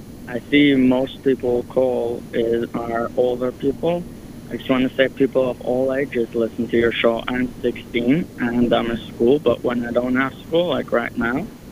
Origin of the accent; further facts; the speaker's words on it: Spring Valley, New York, United States; from Spring Valley, New York.